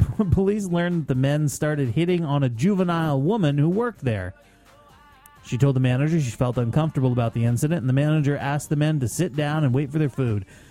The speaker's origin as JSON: {"language": "English", "region": "Northeast", "country": "United States", "said": "because I'm from the Northeast"}